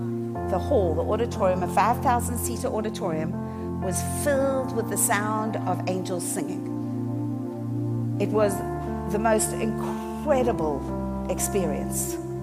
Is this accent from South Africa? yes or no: yes; South Africa; accent: South African; I have a South African accent because I grew up in South Africa.